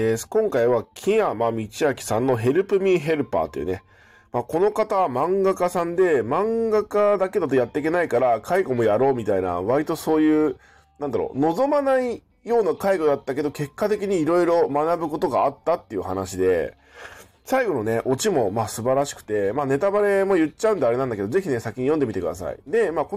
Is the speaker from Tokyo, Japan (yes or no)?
yes; Tokyo, Japan; also born or lived in Kanagawa; 俺はもう神奈川県生まれで、東京今育ってる。まあ、東京で今仕事してるんだけど